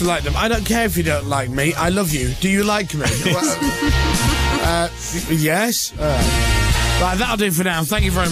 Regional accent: Cleethorpes, Yorkshire and the Humber, United Kingdom; I'm 21 from Cleethorpes, and I'm a fireman in the Navy.

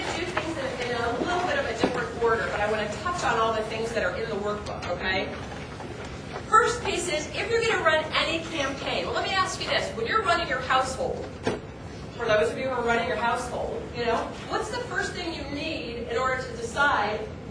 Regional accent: Ohio, United States; I grew up in Ohio and went to Kent State University and majored in political campaign management.

